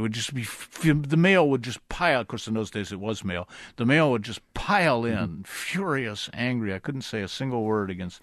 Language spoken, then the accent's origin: English; Toledo, Ohio, United States; I come from Toledo, Ohio, totally a union town.